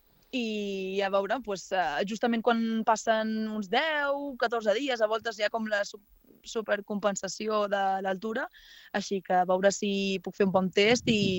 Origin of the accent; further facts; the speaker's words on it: Formentera, Balearic Islands, Spain; jo he crescut a la Mola, a Formentera, a Pescamins